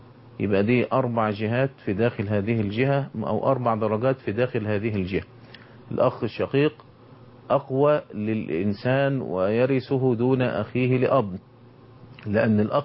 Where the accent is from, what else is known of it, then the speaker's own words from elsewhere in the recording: Egypt; اللي ذكرنا إن القانون وعندنا في مصر ها هنا يأخذ من أحكام الشريعة الإسلامية،